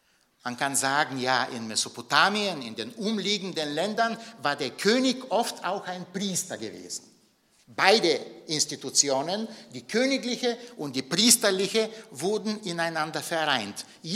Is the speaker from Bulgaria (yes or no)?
yes; Bulgaria; Ich bin hin und wieder in Bulgarien und da, in meiner Heimat